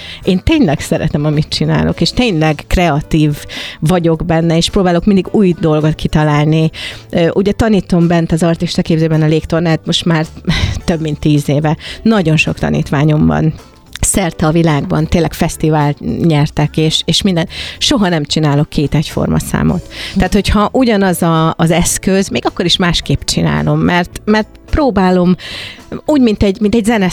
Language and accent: Hungarian; Hungary; magyar vagyok